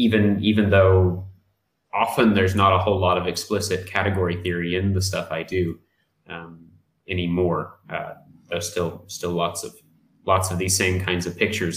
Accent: Oklahoma, United States; moved away as an adult; now in Oxford, United Kingdom; I came over from the U.S. I'm from Oklahoma originally, and I came on a two-month exchange program.

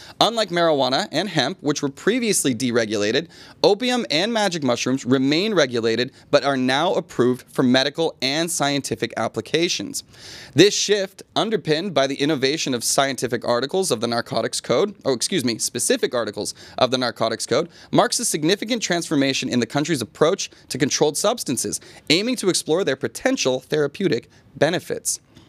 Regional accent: United States; Now, as an American, this is a big issue, obviously, in America

